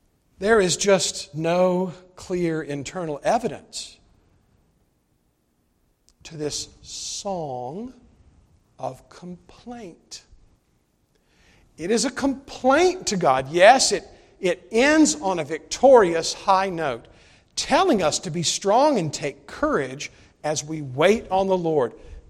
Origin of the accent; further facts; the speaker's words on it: South Carolina, United States; Now, where Shirley and I grew up in South Carolina, there are no rocks. There is no clay. There's sky.